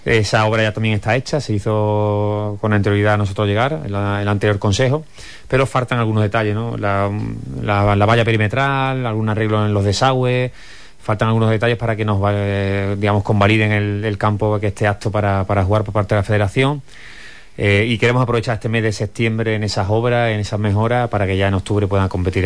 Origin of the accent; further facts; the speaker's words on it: Santolaya, Spain; Vengo de Santolaya, mi pueblo, donde yo para jugar al fútbol con 13 años tenía que ir a entrenar con mi hermano, que era senior, porque era el único equipo que existía en el pueblo, no había más.